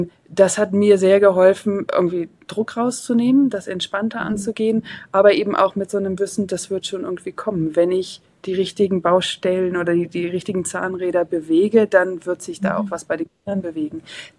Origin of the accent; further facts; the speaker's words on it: Luxembourg; first language French; German is a second language; Ich komme aus Luxemburg, also bin französischsprachig im Umfeld aufgewachsen